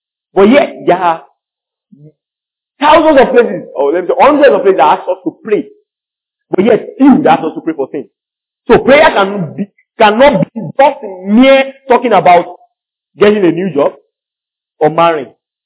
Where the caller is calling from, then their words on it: Nigeria; this is Nigeria. I'm talking from Nigeria.